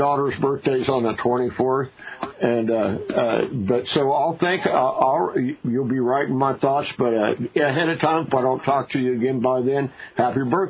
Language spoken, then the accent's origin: English; San Jose, California, United States; born there; I was born in San Jose, California.